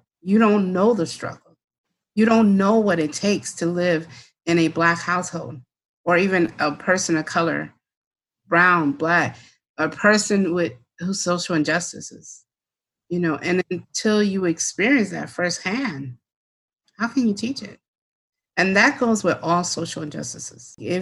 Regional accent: Bloomington, Illinois, United States; And I grew up in Bloomington, Illinois, and it was probably 90% white.

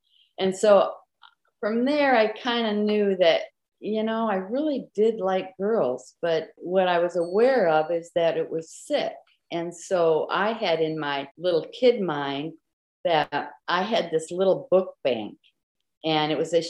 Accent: Midwest, United States; I was raised Catholic. I never even heard the word lesbians, but I knew. I come from the Midwest.

